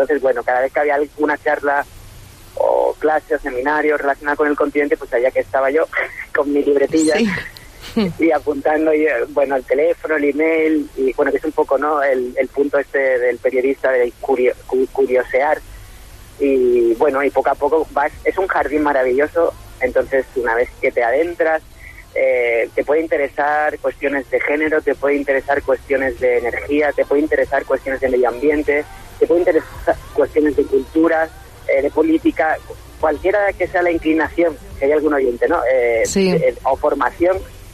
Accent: Seville, Andalusia, Spain; gente en mi ciudad, yo soy de Sevilla

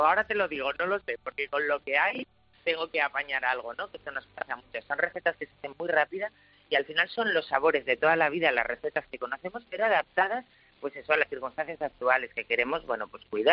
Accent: Asturias, Spain; Soy asturiana, con lo cual soy de buen comer.

